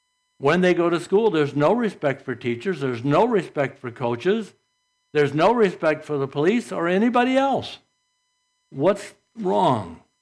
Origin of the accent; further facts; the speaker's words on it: Saginaw, Michigan, United States; also born or lived in St. Charles; when I grew up in Saginaw, nobody, and even in St. Charles, nobody was doing any of that kind of stuff.